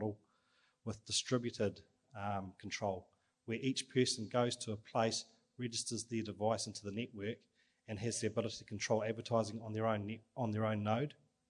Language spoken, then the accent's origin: English; New Zealand; from New Zealand